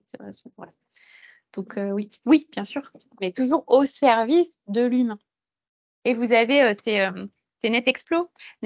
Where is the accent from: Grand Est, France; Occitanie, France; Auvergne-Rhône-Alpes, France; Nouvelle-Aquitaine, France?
Nouvelle-Aquitaine, France; now in Paris, France; je viens de Charente-Maritime quand je suis arrivée à Paris